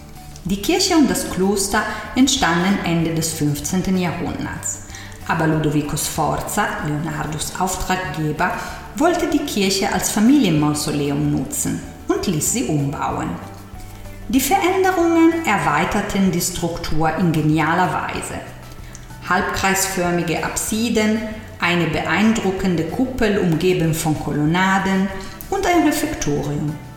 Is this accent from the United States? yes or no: no; Milan, Lombardy, Italy; Und heute geht es um meine Heimatstadt, Mailand.